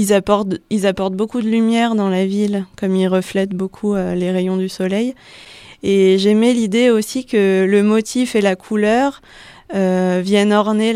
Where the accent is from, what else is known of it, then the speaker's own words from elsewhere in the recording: Lille, Hauts-de-France, France; now in Die, France; moi, je viens de Lille. J'ai passé 3 ans à Lille. Et donc c'est vrai que je suis arrivée ici à Die par hasard l'année dernière.